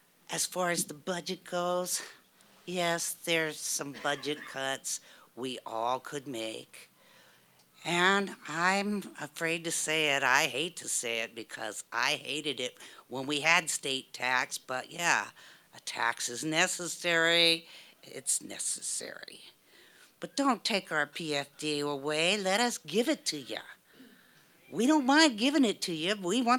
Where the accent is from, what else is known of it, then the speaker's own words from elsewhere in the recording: Anchorage, Alaska, United States; also born or lived in Fairbanks; now in Kenai, United States; I grew up in Anchorage. I lived in Fairbanks. I went to college in Fairbanks at University of Fairbanks.